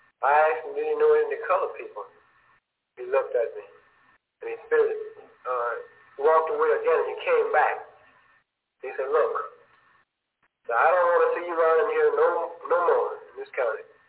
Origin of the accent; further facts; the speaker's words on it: Mississippi, United States; I told him I was a native Mississippian. He said, yes, I know that, but where are you from? I told him I was a native Mississippian, around in here someplace.